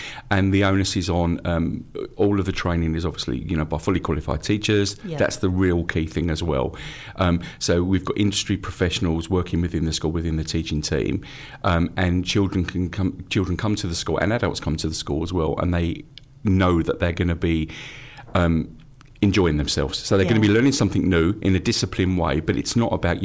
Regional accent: London, United Kingdom; I was originally from East London

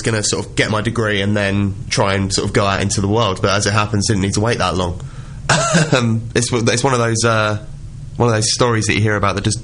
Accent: Maldon, East of England, United Kingdom; I'm from Maldon. So down that way, out in the sticks. Essex proper, you know, all country.

